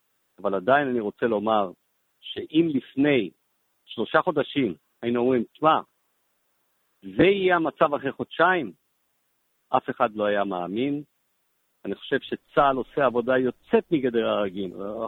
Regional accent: Northern District, Israel; born there; ואני נולדתי בצפון, ואני מכיר את הצפון היטב

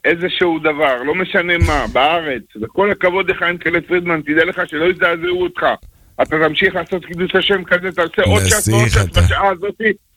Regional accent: Tel Aviv, Tel Aviv District, Israel; אני מיד אליהו, אני לומד אצל הרב משה מאיה.

